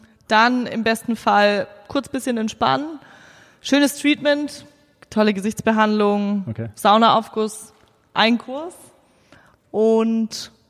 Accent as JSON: {"language": "German", "region": "Baden-Württemberg", "country": "Germany", "tie": "born or raised there", "said": "Ich komme hier aus Haspelingen-Schwenningen."}